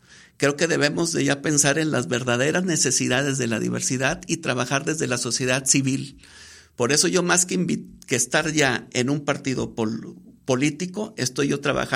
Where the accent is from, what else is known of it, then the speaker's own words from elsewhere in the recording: Culiacán, Sinaloa, Mexico; Yo soy de Culiacán, Sinaloa, y Durango a mí me ha tratado con los brazos abiertos.